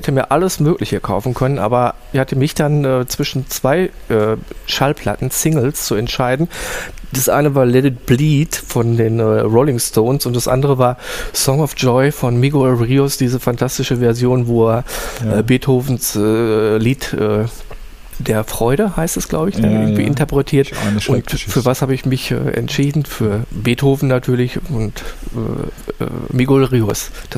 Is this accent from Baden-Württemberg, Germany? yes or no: yes; Aalen, Baden-Württemberg, Germany; ich bin ja gebürtig aus Aalen.